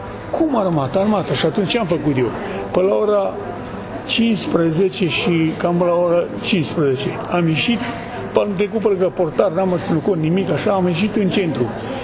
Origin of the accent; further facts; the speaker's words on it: Romania; noi nu suntem unguri, noi suntem români